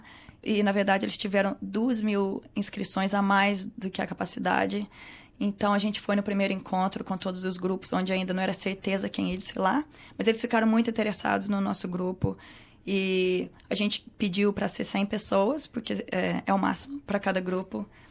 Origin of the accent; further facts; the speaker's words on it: Caxambu, Minas Gerais, Brazil; Eu sou de Caxambu, sul de Minas Gerais. … todo mundo acha que é meu sobrenome, mas essa é minha cidade.